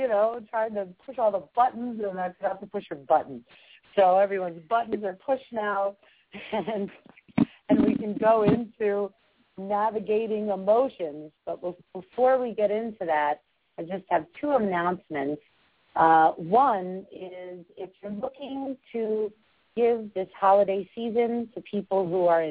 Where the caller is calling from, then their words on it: New York City, New York, United States; I'm calling in from New York City